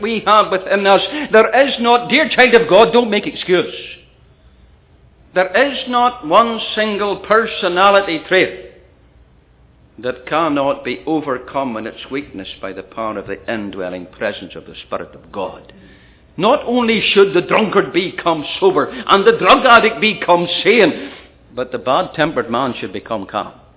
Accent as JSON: {"language": "English", "country": "Ireland", "said": "And a whole lot of other things were associated with being an Irish person with red hair, and most of them were not positive."}